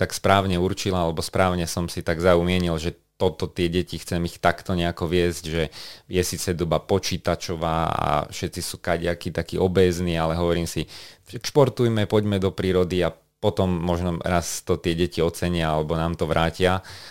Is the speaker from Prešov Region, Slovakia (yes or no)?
no; Banská Bystrica, Banská Bystrica Region, Slovakia; Som rodák z Banskej Bystrice, celý život tam žijem, študoval som a ani sa mi nejak nechce odtiaľ ísť, som taký usadlík.